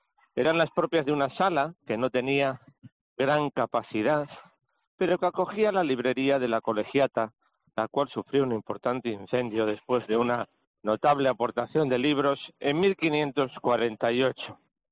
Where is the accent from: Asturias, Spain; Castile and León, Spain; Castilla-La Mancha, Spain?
Castile and León, Spain; Valladolid; aunque yo soy de Valladolid